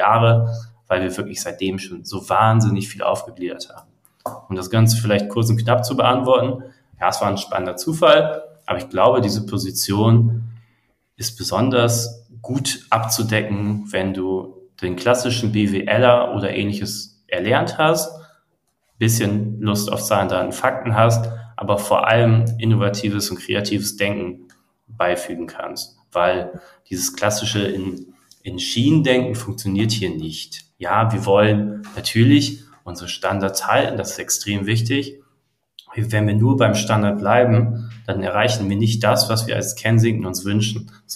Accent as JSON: {"language": "German", "region": "Bremen", "country": "Germany", "tie": "born or raised there", "also_born_or_lived": "Berlin", "said": "Ich bin nämlich tatsächlich gebürtiger Bremer. Das ist wahr. Ich bin jetzt wieder zurück in meine Heimatstadt. Ich bin dann aber nach Berlin gezogen"}